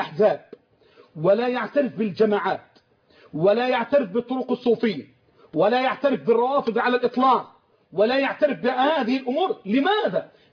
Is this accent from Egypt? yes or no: yes; Egypt; احنا عندنا في مصر السيء والحلو،